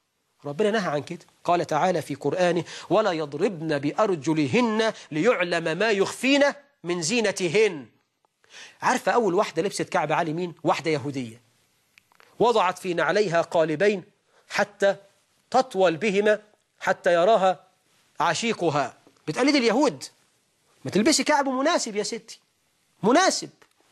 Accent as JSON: {"language": "Arabic", "country": "Egypt", "said": "زي عندنا في مصر في الريف والصعيد"}